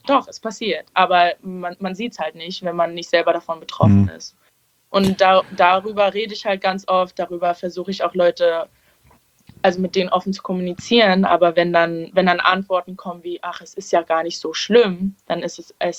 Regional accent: Berlin, Germany; ich bin in Schöneberg aufgewachsen und ich bin mit vielen Türken und Arabern aufgewachsen

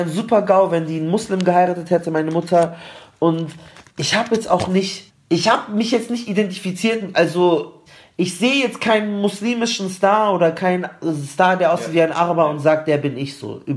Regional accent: Palestine; ich bin Palästinenser und ich habe das dann schon alles, ich habe auch Referate drüber gehalten und ich habe auch immer dafür debattiert, aber ich glaube, bei mir hat sich nie so krass so eine harte Araber-Identität entwickelt, weil meine Familie christlich ist.

